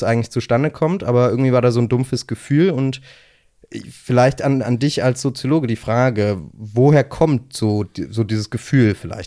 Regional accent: East Germany, Germany; Und da freue ich mich als Ossi natürlich schon lange auf

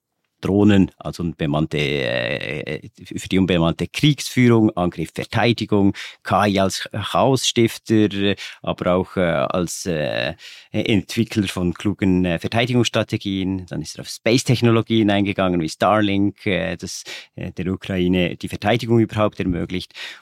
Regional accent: Bern, Switzerland; Als Berner ist es einfach ein Heimspiel

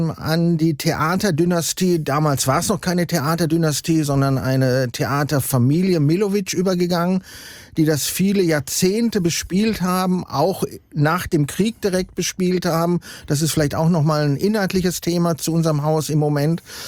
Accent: North Rhine-Westphalia, Germany; now in Cologne, Germany; Ich bin aus dem Ruhrgebiet in der Nähe von Dortmund aufgewachsen, durch Studium nach Köln gekommen und in Köln geblieben.

